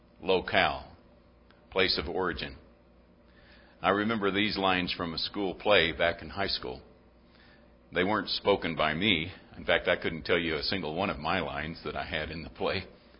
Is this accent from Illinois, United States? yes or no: no; Oklahoma, United States; accent: northern; also born or lived in New Mexico / Mississippi; but I was born in New Mexico. I don't really consider myself as having come from there, but I did. I was mostly raised in Oklahoma, and it still shows.